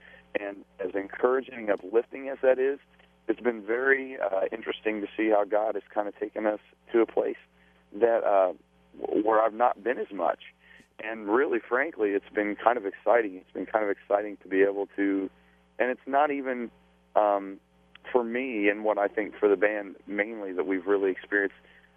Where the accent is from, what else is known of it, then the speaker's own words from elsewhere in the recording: Midwest, United States; now in Los Angeles, United States; I grew up in the Midwest where, you know, the running joke was, you know, things are weird out in that California